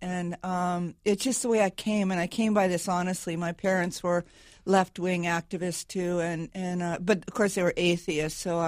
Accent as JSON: {"language": "English", "region": "California", "country": "United States", "said": "he was our governor. I'm from California."}